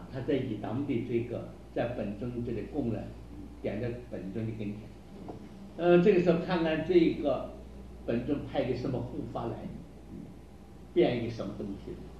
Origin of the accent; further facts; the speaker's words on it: China; 西藏人乌鸦是吉祥的，